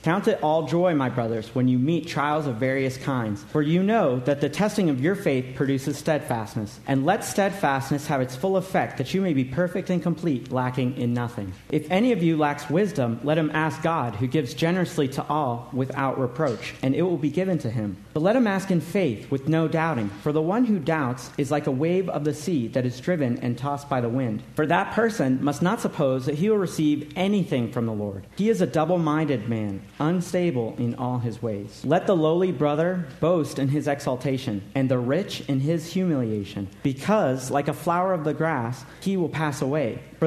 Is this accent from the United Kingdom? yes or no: no; Burkina Faso; also born or lived in Niger; I'm an MK. Pastor Tim already mentioned I grew up in Africa in two countries called Burkina Faso and later to Niger.